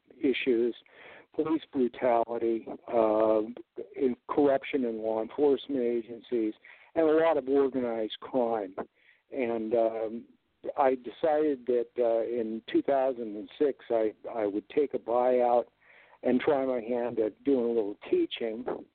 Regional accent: Colorado, United States; a formula that I first came upon when I was a teenager growing up in Colorado.

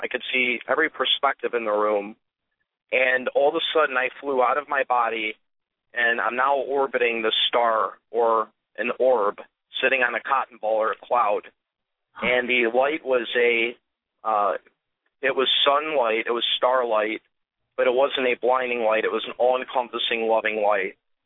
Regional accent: Melrose Park, Illinois, United States; And we grew up in Melrose Park, Illinois, which is a town of about 30,000 people. It's a subdivision 20 minutes northwest of the city. It's a very old Italian community.

